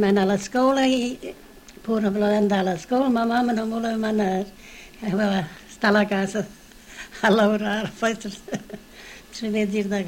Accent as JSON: {"language": "Italian", "town": "Tolve", "region": "Basilicata", "country": "Italy", "tie": "born or raised there", "said": "sono nata a Tolf, provincia di Potenza, e sono stata cresciuta a Tolf, che fino a che sono maratetta sono stata a Tolf."}